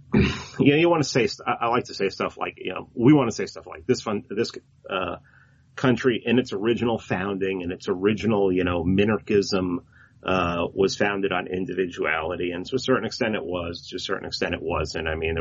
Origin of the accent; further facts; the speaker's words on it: Bronx, New York, United States; my dad's Puerto Rican and I'm from the Bronx. I'm from right over the bridge from you.